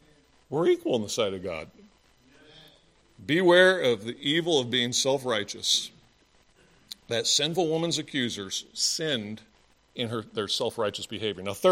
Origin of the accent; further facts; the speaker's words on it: United States; You know, I'm an American through and through.